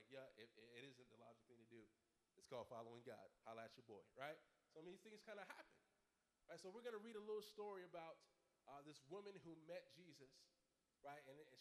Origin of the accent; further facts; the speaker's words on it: New Jersey, United States; You know, I'm from Jersey. We don't skip there.